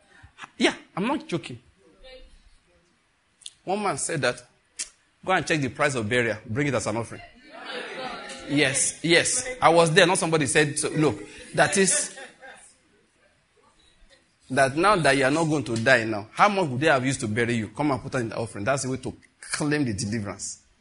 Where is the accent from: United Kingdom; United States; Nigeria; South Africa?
Nigeria; Western Nigeria; I grew up in Western Nigeria.